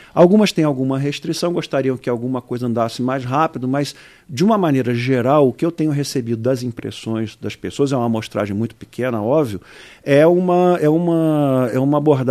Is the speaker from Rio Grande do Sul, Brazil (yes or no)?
no; Rio de Janeiro, Brazil; now in Brasília, Brazil; Eu também sou carioca, né? Eu estou aqui em Brasília já há 30 anos, mas eu tenho a naturalidade, né?